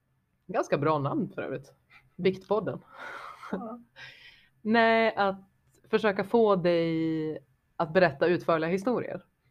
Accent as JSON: {"language": "Swedish", "country": "Sweden", "tie": "born there", "said": "jag är född i Sverige. Min mamma och pappa är född i Sverige. Deras föräldrar är födda i Sverige. Det är Sverige."}